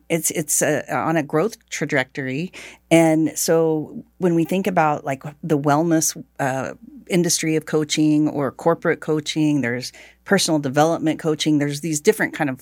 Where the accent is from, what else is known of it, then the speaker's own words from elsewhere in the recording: Tulsa, Oklahoma, United States; So I grew up here in Tulsa, and I had amazing teachers.